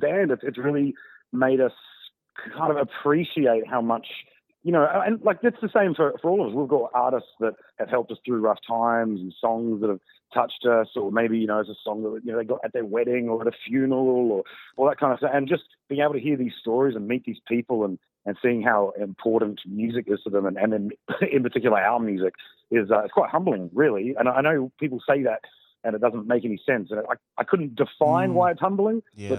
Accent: New South Wales, Australia; born there; And I was born in New South Wales, so like just up from Sydney.

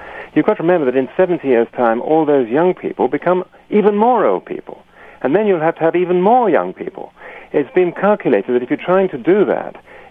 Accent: Rwanda; first language Kinyarwanda; English is a second language; I was born in Rwanda, Urundi, brought up there. Some of my friends were killed in the Rwandan genocide. And I spoke Kinyarwanda before I spoke English.

